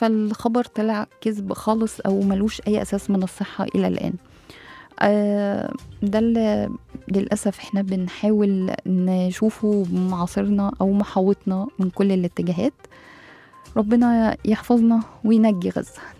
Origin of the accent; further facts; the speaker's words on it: Egypt; ودي أهم حاجة عندنا كمصريين